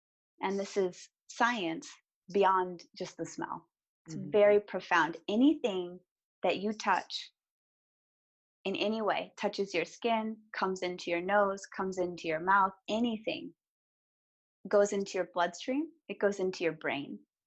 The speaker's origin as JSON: {"language": "English", "town": "Hollywood", "region": "California", "country": "United States", "said": "I mean, I'm from Hollywood, California."}